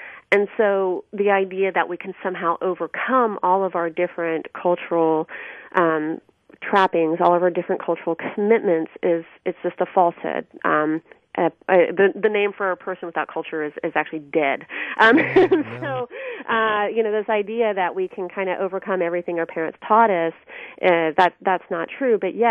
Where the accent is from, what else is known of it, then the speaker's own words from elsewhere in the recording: the South, United States; And I'm very interested in religious culture growing up in the South, where I was raised Methodist, which is a mainline liberal Protestant tradition, but I was surrounded by Baptists